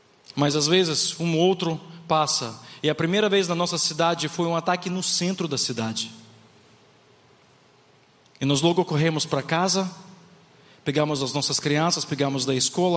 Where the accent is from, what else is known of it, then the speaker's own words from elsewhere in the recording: Ukraine; Portuguese is a second language; Não, eu sou da Ucrânia.